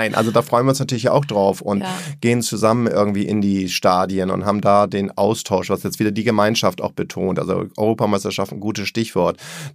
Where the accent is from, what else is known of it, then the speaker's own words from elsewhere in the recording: Hamburg, Germany; ob ich jetzt irgendwie als Hamburger in Lyon oder Turin oder Mailand oder in Prag irgendwie bin.